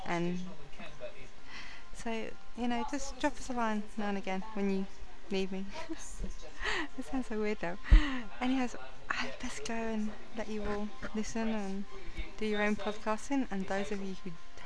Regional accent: London, United Kingdom; I'm from London

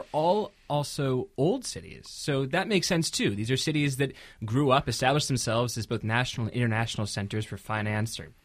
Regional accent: McLean, Virginia, United States; I'm from McLean, Virginia. That's a suburb of Washington, D.C. I cannot imagine my childhood without a car.

